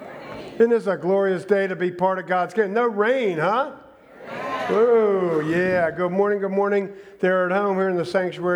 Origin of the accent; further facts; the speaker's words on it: Newark, Delaware, United States; Because I'm a Phillies fan, always have been, probably because I grew up in Newark.